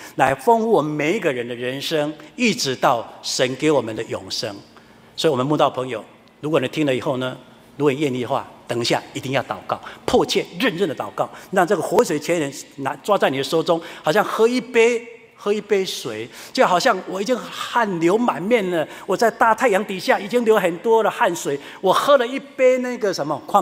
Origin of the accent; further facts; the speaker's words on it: Yunlin County, Taiwan; 我爸爸出生在一个非常乡下的乡下，我们云林县呢是一个非常典型标准的农业县